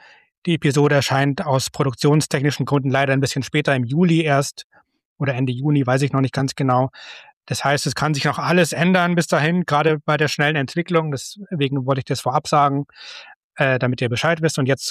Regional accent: Munich, Bavaria, Germany; aus Bayern, wo ich auch herkomme und es ist aus meiner alten Heimat München sogar.

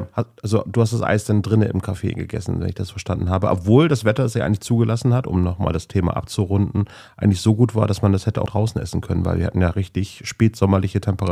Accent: Bremen, Germany; Und ich bin ja in Findorf halt groß geworden

